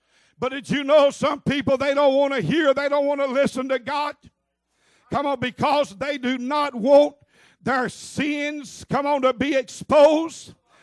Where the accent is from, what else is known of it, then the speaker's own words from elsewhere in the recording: the South, United States; Not the way that I speak being a Southerner. That doesn't bother me